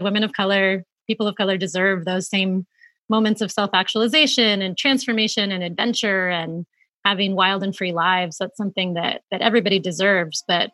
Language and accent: English; Florida, United States; So I grew up in Florida, so there was a lot of outdoors in terms of the beach, but it's a pretty flat state